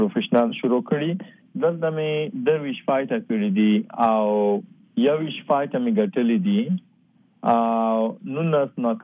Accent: Afghanistan; زه خو د افغانستان بچایم، افغان يم

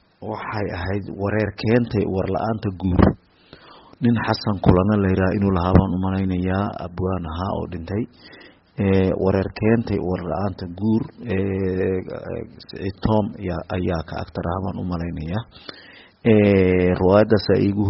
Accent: Qoryooley, Lower Shabelle, Somalia; born there; waxaan ku dhashay degmada Qoryooley ee gobolka Shabeellaha Hoose

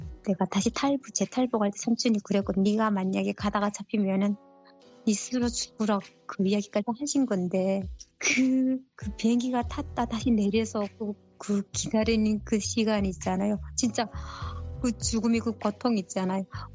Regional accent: North Korea; accent: North Korean dialect; now in South Korea; 저 면접하는 과정에 제가 북한 사투리가 나왔나 봐요.

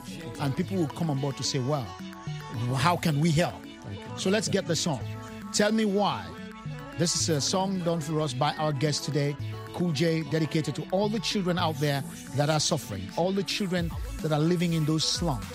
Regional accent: Sierra Leone; I'm from Sierra Leone

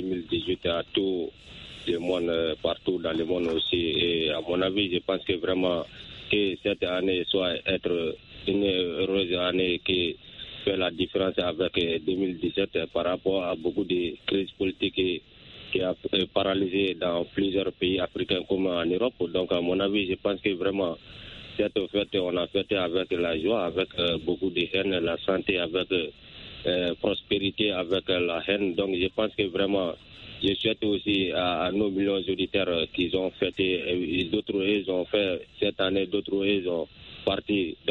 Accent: Sonikéni, Mali; Je vous appelle toujours dans mon village natal à Sonikéni.

